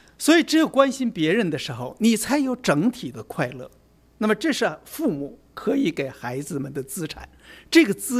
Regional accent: Northeast China, China; moved away as an adult; also born or lived in Nanjing; 我的前二十几岁啊，我是在东北长大的，过去山海关以东以北的地区都被称为关东，所有20几年，像文化大革命那个年月都是在关东度过的

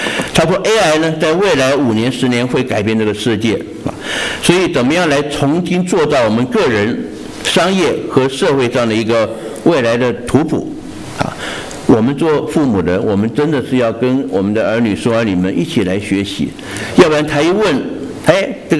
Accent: China; 其实我们中国人跟犹太人有一个很相似的地方，也就是我们很注重家庭的观念

